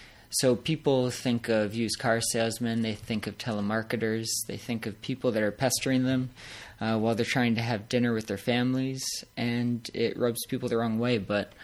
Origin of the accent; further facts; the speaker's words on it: Canada; So I grew up in Canada, did an undergraduate and master's degree in marketing